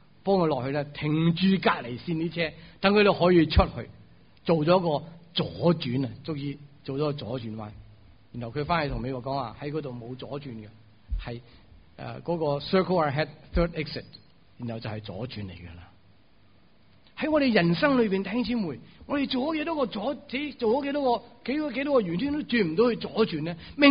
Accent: Hong Kong; 我哋香港人咧就会真系好似即系 take it for granted， 即系冇问题嘅。

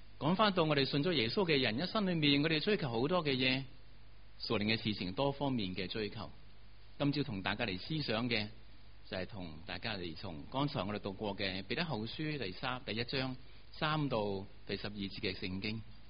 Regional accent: Hong Kong; 我们香港人都是很殷勤很努力的一班的人，

